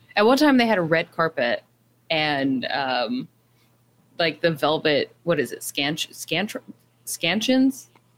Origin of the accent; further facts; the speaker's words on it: Texas, United States; From Texas. Yeah, I'm from Central.